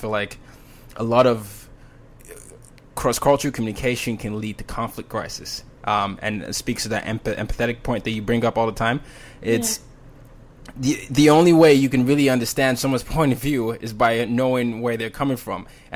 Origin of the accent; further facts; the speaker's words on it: Nigeria; I grew up in Nigeria for a lot of times when I've lived through the democratic system